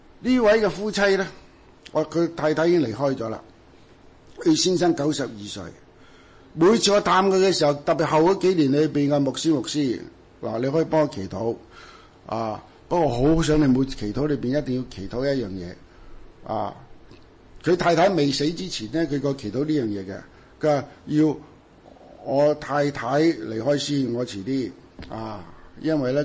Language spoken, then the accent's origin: Cantonese; China; 如果代入我哋中国人所讲个五福，